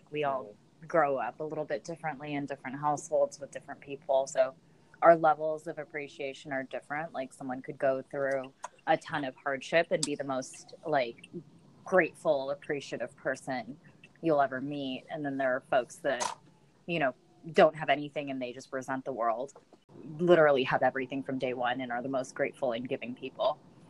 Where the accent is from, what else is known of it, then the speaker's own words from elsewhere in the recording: Philippines; also born or lived in United States; I lived in the Philippines. I grew up in the Philippines. I was born in the United States purely for paperwork.